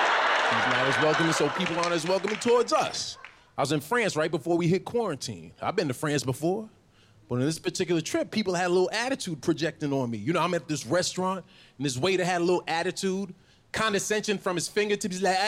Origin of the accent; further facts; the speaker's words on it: United States; You know, like in America, I am a black man. Overseas, I'm American.